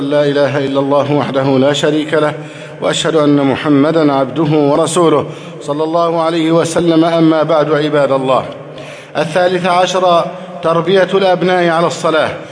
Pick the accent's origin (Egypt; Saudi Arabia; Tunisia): Egypt; اللهم احفظ بلدنا مصر أمنا أمانا